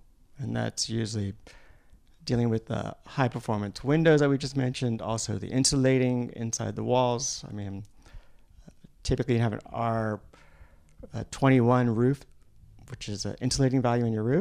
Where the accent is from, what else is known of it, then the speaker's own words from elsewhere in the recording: Virginia, United States; Growing up in Virginia, actually, I was thinking about this the other day. Actually, I grew up in a small farmhouse where we had just a screened porch